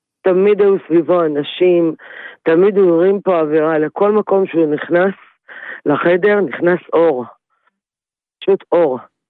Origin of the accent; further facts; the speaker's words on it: Jerusalem, Jerusalem District, Israel; בירושלים, בירמון הנציב.